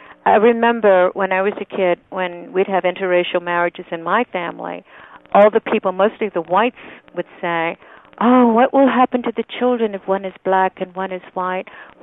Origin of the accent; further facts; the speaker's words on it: Indiana, United States; we couldn't have gotten married in my home state of Indiana.